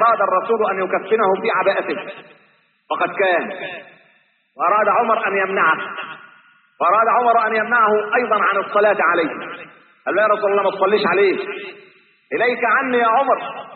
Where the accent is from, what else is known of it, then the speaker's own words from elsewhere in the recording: Egypt; لكن إحنا كمصريين معتبرين العيش هو ده الايه